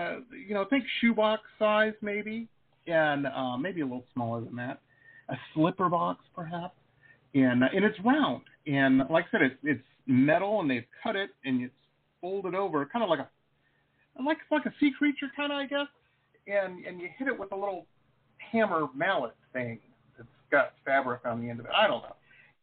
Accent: Detroit, Michigan, United States; Well, I tell you, I grew up in Detroit.

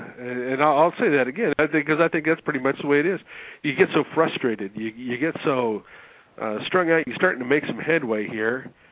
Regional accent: Midwest, United States; You know, I'm sorry. I was raised in the Midwest.

